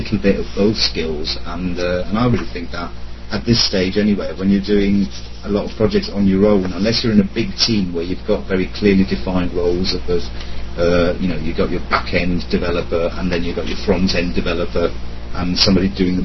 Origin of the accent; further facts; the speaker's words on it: Italy; also born or lived in Germany / Switzerland; now in United Kingdom; I'm originally German, but I grew up in Italy and then went to school in Switzerland before ending up over here in the UK.